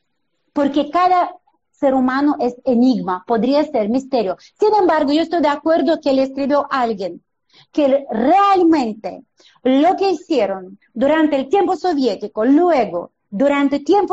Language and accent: Spanish; Ukraine; Ucrania no necesita orientarse a nadie. Es su territorio, es su tierra. Yo quiero a mi tierra.